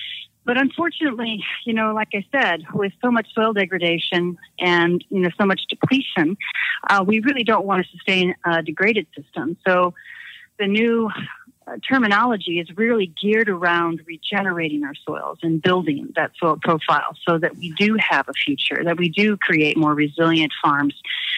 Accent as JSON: {"language": "English", "region": "Illinois", "country": "United States", "tie": "born or raised there", "said": "I was born and raised really in Illinois."}